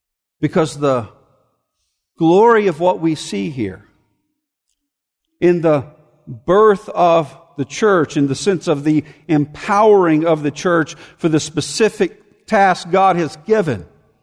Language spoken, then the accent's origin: English; Montgomery, Alabama, United States; I grew up in Montgomery, Alabama, and we had a lot of tornadoes.